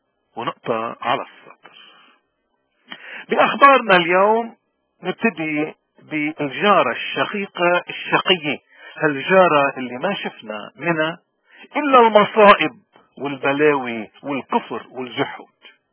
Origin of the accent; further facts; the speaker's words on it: Lebanon; ووضعنا بلبنان